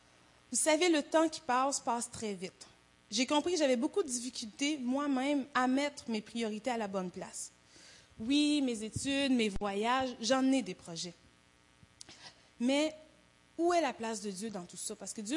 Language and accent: French; Haiti; Puis je me disais, ah, pourquoi pas retourner dans mon pays d'origine, parce que j'ai jamais voulu y remettre les pieds, dans le fond.